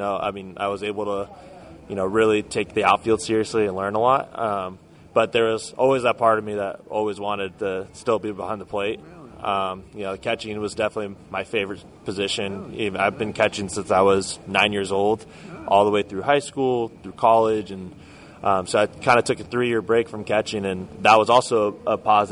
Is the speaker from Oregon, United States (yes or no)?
no; Aliso Viejo, California, United States; So I grew up in the city called Aliso Viejo, California. It's in Orange County down south. We're about 20 minutes away from Angel Stadium. It was a newer city when we were growing up